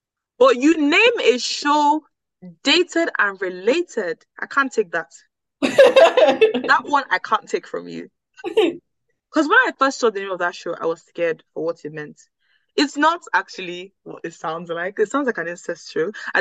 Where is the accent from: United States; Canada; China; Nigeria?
Nigeria; I say we. They, me, I'm Nigerian.